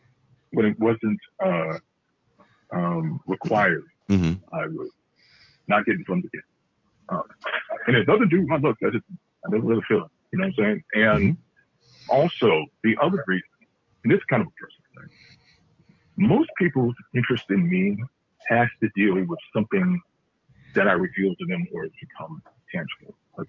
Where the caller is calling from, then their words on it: Cleveland, Ohio, United States; I am calling from Cleveland, Ohio.